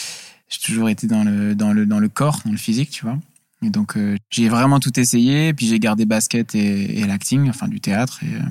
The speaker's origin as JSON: {"language": "French", "region": "Hauts-de-France", "country": "France", "said": "Quand je me présente, je dis que je viens du Nord, voilà."}